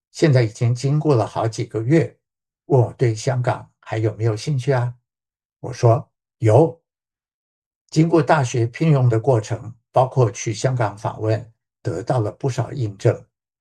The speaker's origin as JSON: {"language": "Chinese", "country": "Taiwan", "tie": "born or raised there", "also_born_or_lived": "China", "moved": "yes", "lives_now": "United States", "said": "我们夫妇两位其实都是在中国大陆出生的，但小时候被父母带去台湾长大，之后就一直留在美国"}